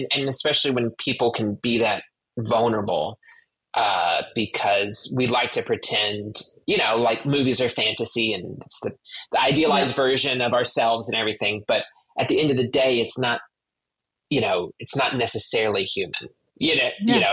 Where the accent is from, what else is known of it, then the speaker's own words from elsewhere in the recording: Kentucky, United States; I was born and raised in Kentucky. within the church and within, you know, conservative, you know, family.